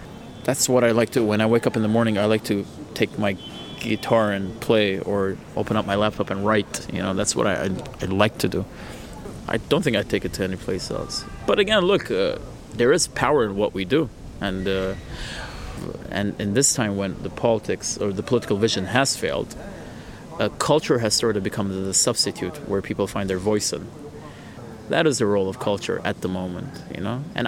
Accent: Jerusalem, Jerusalem District, Israel; I'm an Armenian born and bred in Jerusalem, specifically in the Armenian Quarter.

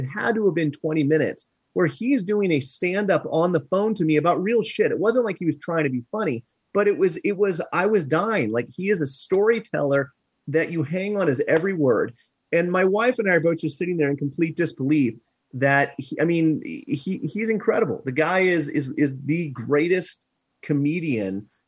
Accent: Kansas City, Missouri, United States; I mean, I grew up in Kansas City and a lot of his specials were taboo.

